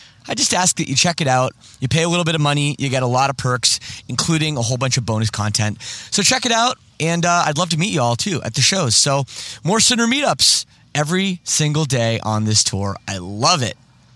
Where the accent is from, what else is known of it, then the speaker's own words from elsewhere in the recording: Toronto, Ontario, Canada; You know, I'm from Toronto too, so this is awesome.